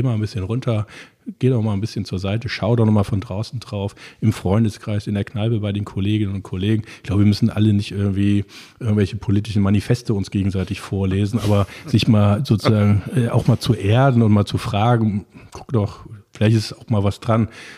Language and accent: German; Cologne, North Rhine-Westphalia, Germany; ich bin ja gebürtiger Kölner